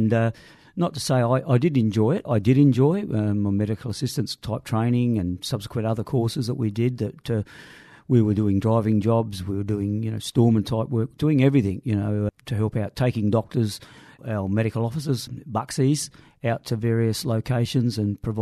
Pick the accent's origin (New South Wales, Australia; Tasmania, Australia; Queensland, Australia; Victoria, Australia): New South Wales, Australia; Broken Hill; Yes, I consider myself a baby boomer, and I was born in Broken Hill in 1951, probably at the height of Broken Hill's fame and glory. And my family, of course, were involved in the mining industry.